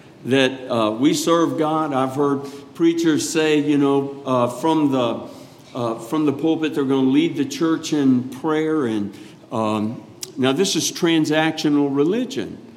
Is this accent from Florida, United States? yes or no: yes; Florida, United States; I grew up in Florida and was out in the ocean a lot, many times.